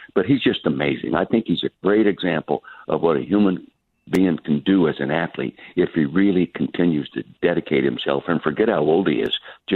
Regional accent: Calistoga, California, United States; the first time in my 84 years of life I haven't been in my hometown in Calistoga, the Napa Valley. No, I'm still in the East. I live permanently in the East

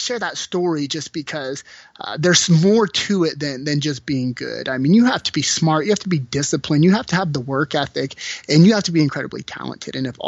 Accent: California, United States; All the girls like us because we're from California.

